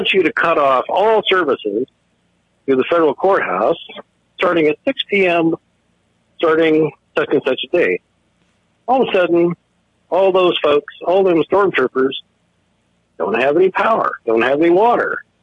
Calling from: Spokane, Washington, United States; Hey, I'm calling from Spokane, Washington. So I'm about 360 miles to the east of Portland.

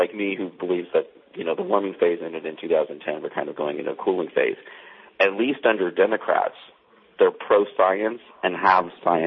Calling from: Maine, United States; especially I'm calling from Maine

